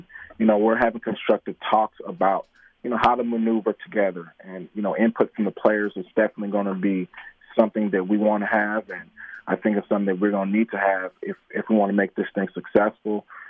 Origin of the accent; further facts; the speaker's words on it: United States; now in Canada; for me, I'm American, but one of the reasons why, you know, I reside in Canada and I'm a permanent resident